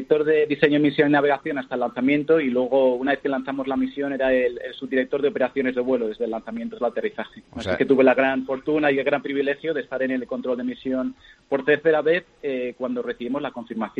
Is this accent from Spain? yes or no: yes; Madrid, Community of Madrid, Spain; moved away; Bueno, yo soy realmente de Madrid. La familia de parte de mi padre es gallega y de parte de mi madre de Valencia. O sea, yo nací justamente en Madrid.